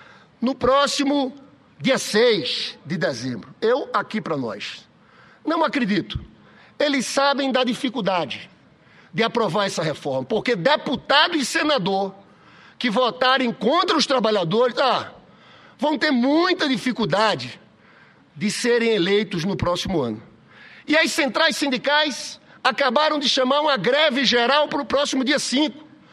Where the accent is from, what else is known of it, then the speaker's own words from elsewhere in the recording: João Pessoa, Paraíba, Brazil; Eu sou senador pelo Rio de Janeiro, mas eu tenho muito orgulho de ser paraibano, de ser de João Pessoa.